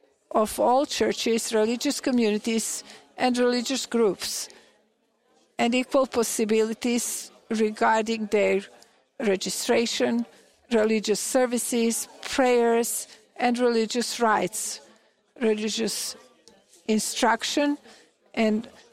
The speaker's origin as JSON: {"language": "English", "country": "North Macedonia", "said": "I come from Republic of Macedonia, a small country located in the southeastern Europe on the Balkan Peninsula."}